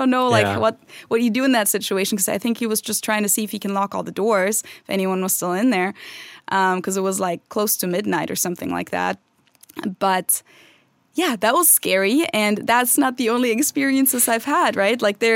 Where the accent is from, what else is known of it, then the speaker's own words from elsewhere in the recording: Germany; moved away; And those are all scenarios that growing up in Germany are from a movie. That's not real life. But then I came here and it became real life.